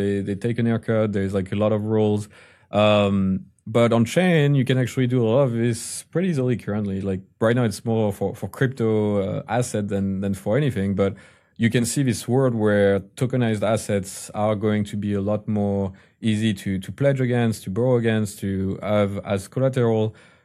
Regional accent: United States; So for example, as an American, if you want to buy on the London exchange or on the Singapore exchange, it's hard and difficult.

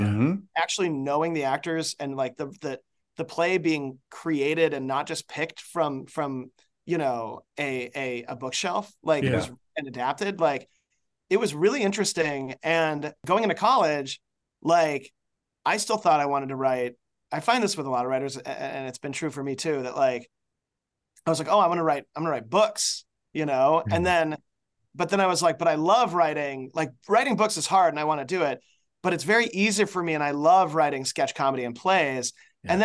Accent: Chicago, Illinois, United States; I was born in Chicago.

